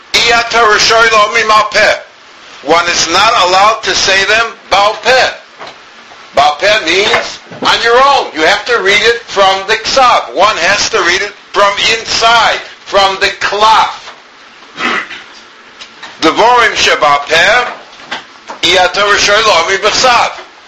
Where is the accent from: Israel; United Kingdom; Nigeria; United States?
Israel; I come from Eretz Yisrael